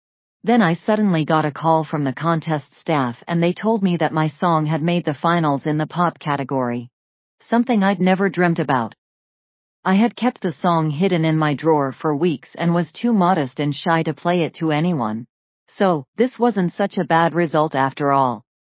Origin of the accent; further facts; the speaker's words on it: Georgia; also in my home country, Georgia. I truly cannot wait to bring this Broadway show to Georgia.